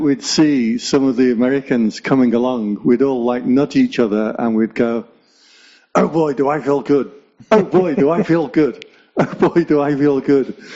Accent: England, United Kingdom; So I'm English, and we don't like being happy.

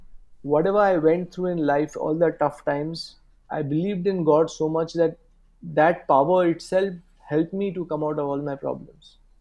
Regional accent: Mumbai, Maharashtra, India; I'm from Bombay.

